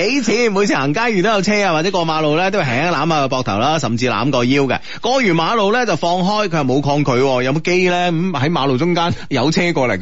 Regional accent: China; 喺我哋中國人嘅呢個世界裏面呢，就是说在男大当婚女大当嫁这个概念呢是根深、嗯啊、根深蒂固的

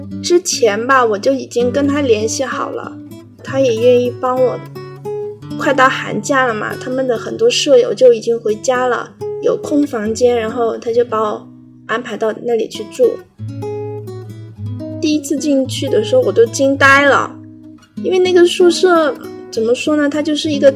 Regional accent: Yunnan, China; 35岁，我来自于云南，目前的工作呢是一个体制内的工作人员。2008年的时候，我在山东念大学，

